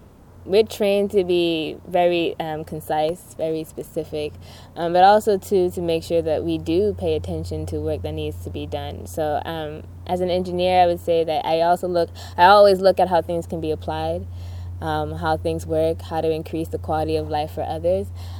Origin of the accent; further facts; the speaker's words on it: U.S. Virgin Islands; I'm from the Virgin Islands, and many of us don't get the chance to venture to the different islands.